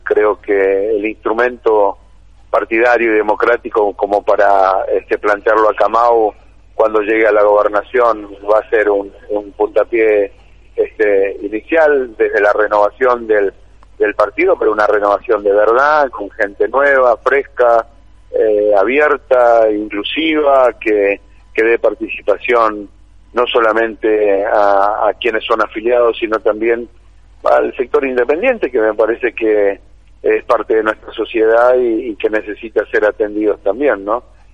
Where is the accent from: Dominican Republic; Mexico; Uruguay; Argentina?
Argentina; Mercedes, Corrientes; está representado el centro conmigo, que yo soy de Mercedes